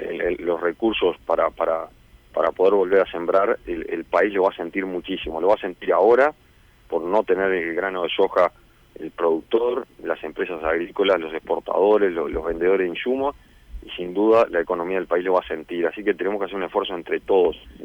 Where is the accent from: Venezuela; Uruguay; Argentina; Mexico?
Uruguay; yo creo que acá, como uruguayo me pongo ahora, salgo del agro, creo que tenemos que coordinar entre todos.